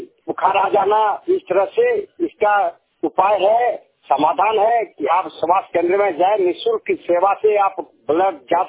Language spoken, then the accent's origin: Hindi; Basantpur, Jharkhand, India; प्रखंड देवघर पंचायत धरवाली थाना जसीडी ग्राम बसंतपुर का रहने वाला हूँ।